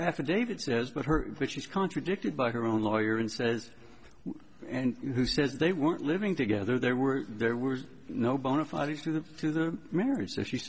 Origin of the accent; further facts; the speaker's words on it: United States; I'm from Washington, Your Honor.